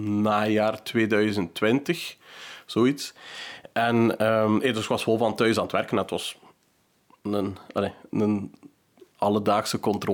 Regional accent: De Haan, Flanders, Belgium; now in Germany; ik ben van De Haan oorspronkelijk, maar ik woon in Duitsland, zo rond het drielandenpunt met Nederland ook, want mijn vrouw die is Duitse.

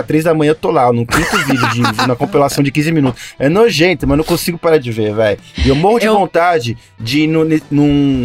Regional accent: São Paulo, Brazil; como um bom paulistano com esse calor de quase 30 graus

